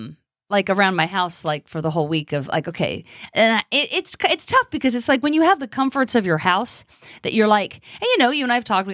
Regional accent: California, United States; More years than I lived in California.

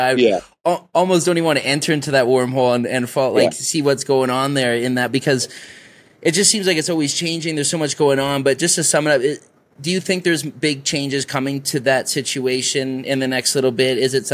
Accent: Canada; now in Colombia; I'm from Canada originally. I'm living in Colombia.

